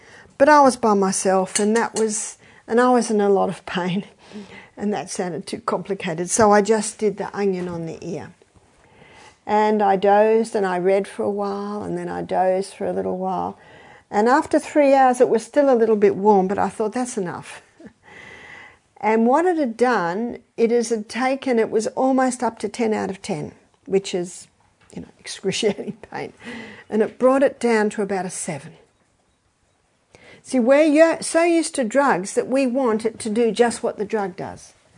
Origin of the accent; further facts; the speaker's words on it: Australia; I'm Australian. This is Scotland.